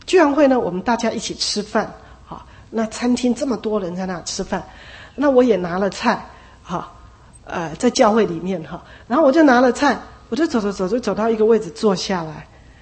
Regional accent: Taipei, Taiwan; 我在台北长大的，在家中除了跟父母讲台语以外，连跟兄弟姐妹很多都是讲国语的。哦，那26岁就去新竹了，更是什么都是讲国语的

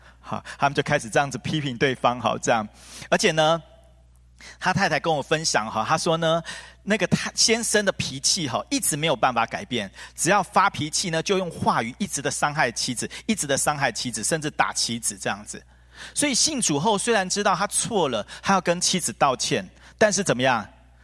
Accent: Taiwan; 他们有人说我们台湾人的讲话比较撒娇，

